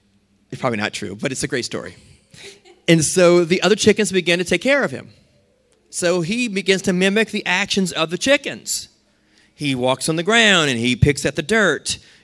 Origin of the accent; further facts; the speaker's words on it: New Orleans, Louisiana, United States; I grew up in New Orleans in the city, so I'm like, I just knew they were in the store.